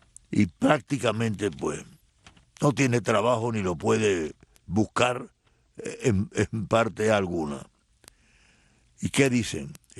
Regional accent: Santiago de Cuba, Cuba; Ustedes saben que yo soy de Oriente, ¿no? De Santiago de Cuba, así que las cosas de Oriente me enorgullecen

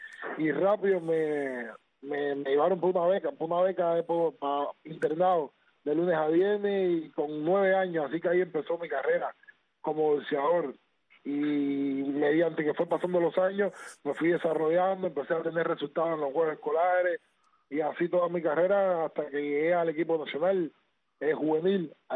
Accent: Camagüey, Cuba; born there; Yo nací en el barrio, en Camagüey, el barrio Florirán Quirós, nací ahí.

